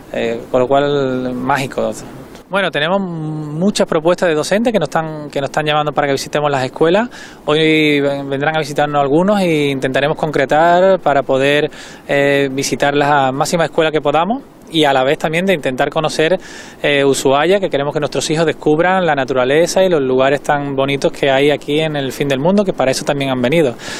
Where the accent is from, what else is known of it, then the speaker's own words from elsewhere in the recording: Seville, Andalusia, Spain; nosotros somos de Sevilla, de Andalucía, de España